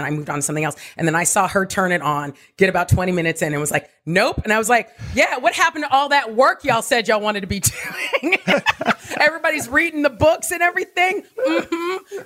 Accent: Diamond Bar, California, United States; born or raised there

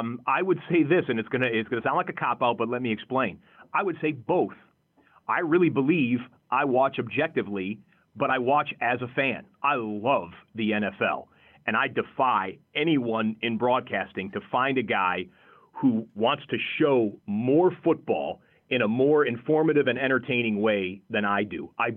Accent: Michigan, United States; moved away; I grew up in Michigan, grew up in the suburbs of Detroit. Family was season ticket holders to the Detroit Lions for many years.

